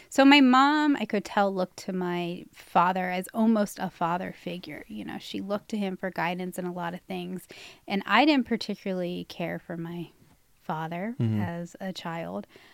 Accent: Cincinnati, Ohio, United States; I was raised in Cincinnati. In an area called Northside, which is kind of in the heart of the city near the University of Cincinnati. So a pretty diverse area.

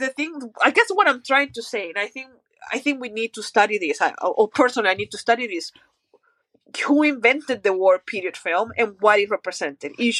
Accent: Maracaibo, Zulia, Venezuela; Maybe because we are from Maracaibo, Venezuela, which is a hot, dry place for most of the time.

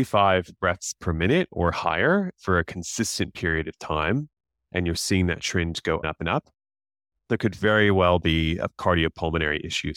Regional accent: Oklahoma, United States; I'm originally from the US. I grew up in Oklahoma. I'm in a more rural area around lots of farms, had dogs and cats, had grandparents with cows and the like.

